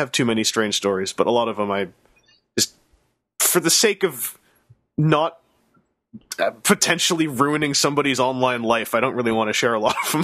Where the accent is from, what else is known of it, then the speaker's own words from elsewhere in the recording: Canada; Being a Canadian, I used to not really care about Black Friday